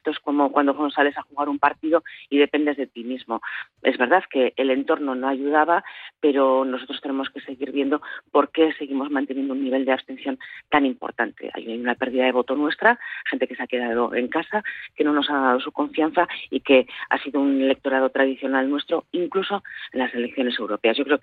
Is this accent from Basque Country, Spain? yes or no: yes; Basque Country, Spain; como vascos y vascas que queremos tener una voz y una representación en Estrasburgo y en Bruselas